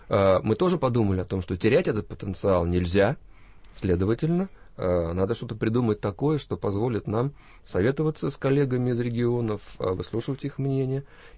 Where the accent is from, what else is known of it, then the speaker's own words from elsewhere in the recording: Moscow, Russia; я москвич. Я москвич.